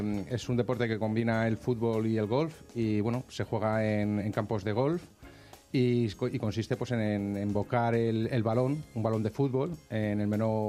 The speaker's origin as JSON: {"language": "Spanish", "town": "Móstoles", "region": "Community of Madrid", "country": "Spain", "said": "Yo soy de Móstoles, sí. Yo soy de Móstoles"}